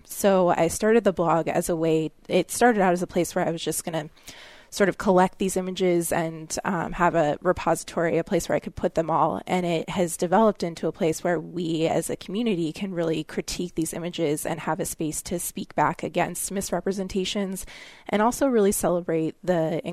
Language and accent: English; California, United States; Well, I grew up in California, and I went to undergrad out at Stanford University